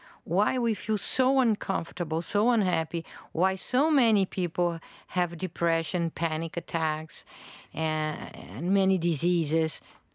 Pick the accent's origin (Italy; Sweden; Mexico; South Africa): Sweden; I came from Sweden, and I am at the side of the beach, and sunny beach, and so beautiful tropical country, and my town was already 10 below zero with snow